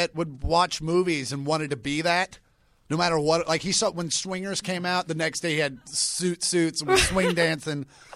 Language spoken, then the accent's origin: English; Kansas, United States; Growing up in Kansas, becoming a stand-up comic wasn't exactly so.